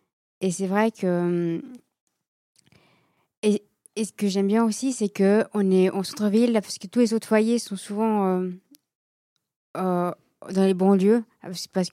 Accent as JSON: {"language": "French", "town": "Réchy", "region": "Valais", "country": "Switzerland", "said": "En fait, à la base, je viens de Réchy."}